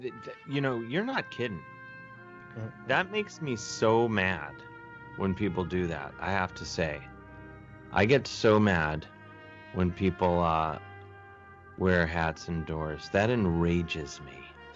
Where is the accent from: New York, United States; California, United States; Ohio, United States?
Ohio, United States; University Heights; Beechwood, right by where I grew up. I grew up in University Heights, let me be clear.